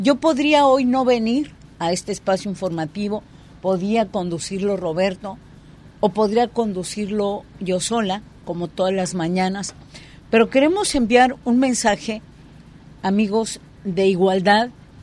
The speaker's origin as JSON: {"language": "Spanish", "town": "Ciudad Juárez", "region": "Chihuahua", "country": "Mexico", "also_born_or_lived": "Mexico City", "moved": "as an adult", "lives_now": "Puerto Vallarta, Mexico", "said": "Yo vengo de Ciudad Juárez, Chihuahua, en donde el fenómeno de las asesinadas, de las muertas de Juárez, no para. Prácticamente huí de Ciudad Juárez"}